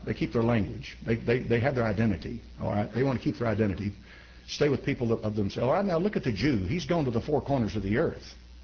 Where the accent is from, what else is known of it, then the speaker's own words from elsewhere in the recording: United States; So in America, we have a unique thing in this country that bonds us together as an American. And what is it? I'm an American.